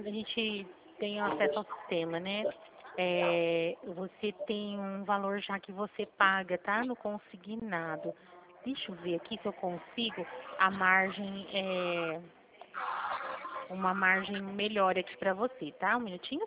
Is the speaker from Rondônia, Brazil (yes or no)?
no; Flora Rica, São Paulo, Brazil; eu sou de Flora Rica, eu venho todo dia trabalhar.